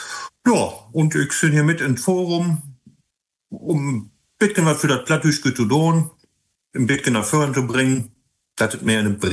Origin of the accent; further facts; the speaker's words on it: Sendenhorst, North Rhine-Westphalia, Germany; Ich komme aus Sendenhorst. Und sind da auch in plattdütschen Kriegen drin. Und ich bin katholischen Diakon